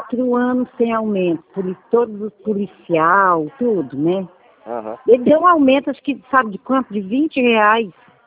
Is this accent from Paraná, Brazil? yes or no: yes; Paraná, Brazil; eu sou do Paraná, do Ratinho.